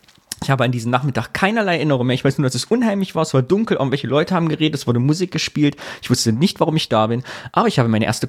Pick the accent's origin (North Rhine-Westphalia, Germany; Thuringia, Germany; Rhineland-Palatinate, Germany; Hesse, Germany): Thuringia, Germany; Sondershausen; war 6 Jahre alt, hatte mein Pionierhalstuch an, mein Pionierhemd. Und wir waren im Jugendclubhaus bei uns in Sondershausen.